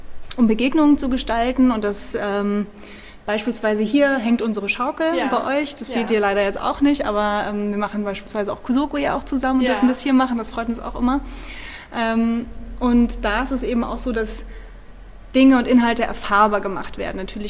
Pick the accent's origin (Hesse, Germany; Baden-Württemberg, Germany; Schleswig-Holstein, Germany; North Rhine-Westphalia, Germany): Hesse, Germany; Orferode; born there; Ich bin gebürtige Nordhessen.